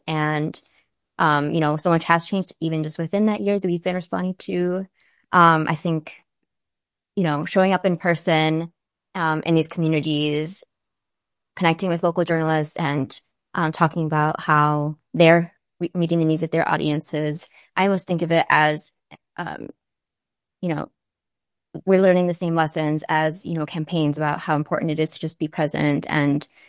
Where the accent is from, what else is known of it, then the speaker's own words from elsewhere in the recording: Chicago, Illinois, United States; I'm from Chicago originally, and so I follow the politics there.